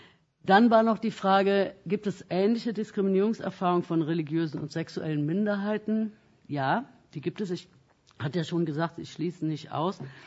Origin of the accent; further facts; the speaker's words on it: Cologne, North Rhine-Westphalia, Germany; Ich komme aus Köln.